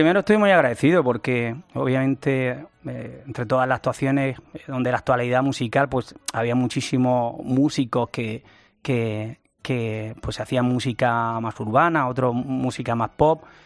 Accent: Almería, Andalusia, Spain; Es una bendición para mí ser almeriense, ser andaluz, ser español.

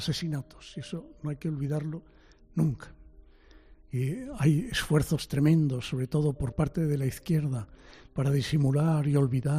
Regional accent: Spain; moved away as an adult; Salí vivo, yo creo que porque me exilié ya en la época universitaria, me fui de España.

